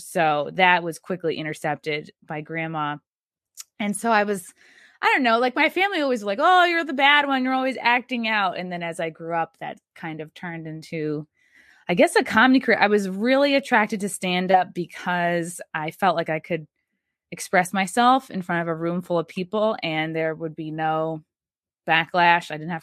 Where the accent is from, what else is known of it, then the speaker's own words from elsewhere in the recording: New York, United States; Born and raised on Long Island, which is why I had a little bit of empathy for the bagel boss.